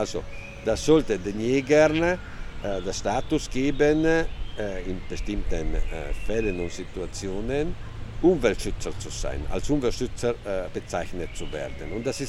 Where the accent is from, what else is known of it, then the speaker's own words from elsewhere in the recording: Trentino-Alto Adige, Italy; wir können als Südtiroler noch jetzt trotz der Verspätung, wir können trotzdem Vorreiter sein in Italien